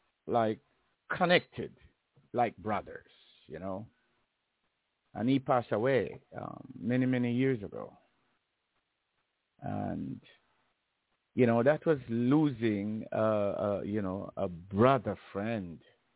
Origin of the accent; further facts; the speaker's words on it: Jamaica; We grew up together back in Jamaica.